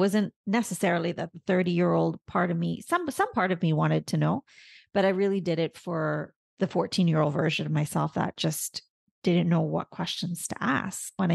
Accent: Barbados; and I'm from Barbados, so I get it, like the whole Caribbean thing.

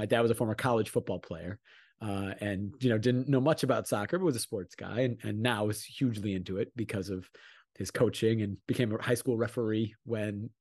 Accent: Evanston, Illinois, United States; Yeah, I grew up in Evanston, Illinois, right outside of Chicago. Proud Evanston native.

